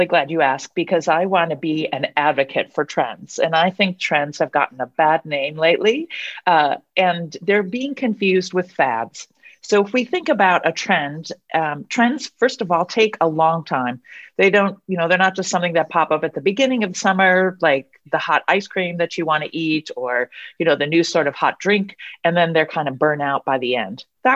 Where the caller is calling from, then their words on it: California, United States; I'm calling in from California, so it's lovely to be here.